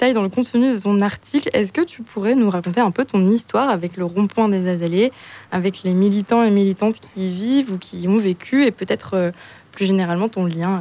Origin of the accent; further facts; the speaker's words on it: Réunion, France; moved away as an adult; Moi j'ai grandi à La Réunion jusqu'à l'obtention de mon bac, et je suis partie étudier en France dès 2015.